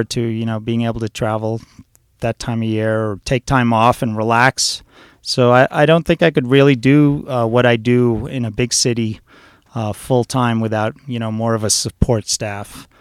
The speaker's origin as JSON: {"language": "English", "town": "New York City", "region": "New York", "country": "United States", "tie": "born or raised there", "moved": "yes", "said": "I grew up in New York, so I know it well. I still have a lot of friends there, and my mom still lives there."}